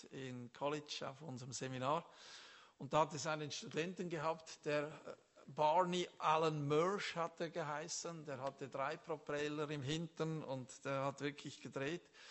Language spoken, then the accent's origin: German; Switzerland; Ich bin ja ein Schweizer, oder? Also nicht so auf die Leute zugehend.